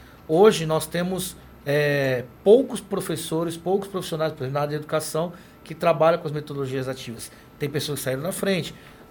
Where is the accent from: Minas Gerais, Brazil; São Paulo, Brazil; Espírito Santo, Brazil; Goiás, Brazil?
Goiás, Brazil; now in Porto Velho, Brazil; Eu não sou rondoniense, eu sou goiano, mas eu vou falar. Aqui em Porto Velho, tudo que se planta dá.